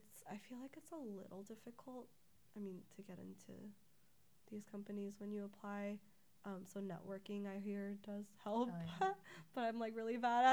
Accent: Lake Oswego, Oregon, United States; also born or lived in Diamond Bar, United States; I'm from Portland, but I'm from Lake Oswego, which is heavily populated with white folks.

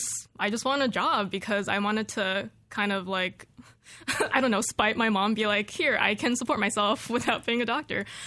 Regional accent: California, United States; now in Corvallis, United States; Weirdly enough, when I was growing up in California, I thought it was a very diverse place.

